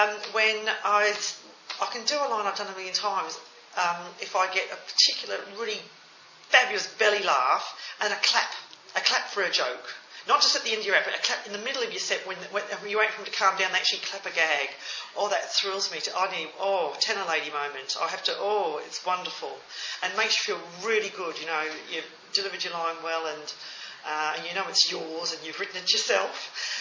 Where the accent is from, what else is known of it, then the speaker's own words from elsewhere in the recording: Birmingham, West Midlands, United Kingdom; also born or lived in Melbourne / Queensland; now in Australia; starting off growing up in Birmingham, the immigrant to Australia, going from Melbourne up to Queensland, and being married to this Aussie man and having these two kids.